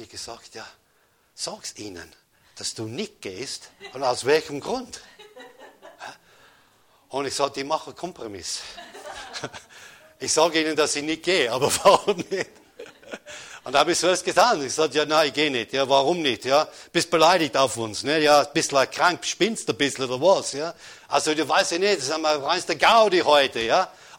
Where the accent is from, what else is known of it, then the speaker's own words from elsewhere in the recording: United Kingdom; wo ich aufgewachsen bin in Großbritannien